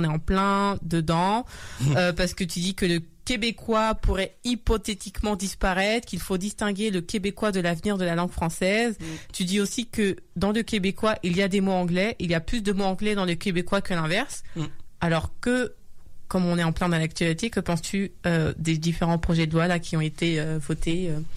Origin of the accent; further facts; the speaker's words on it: France; moved away; ça fait longtemps que j'ai quitté la France.